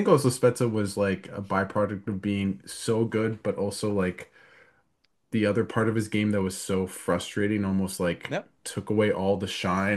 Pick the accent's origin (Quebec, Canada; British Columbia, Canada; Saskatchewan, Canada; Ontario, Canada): Quebec, Canada; Gatineau; born there; I was born in Gatineau, but my mother was a diplomat, so we lived abroad. And then I came back.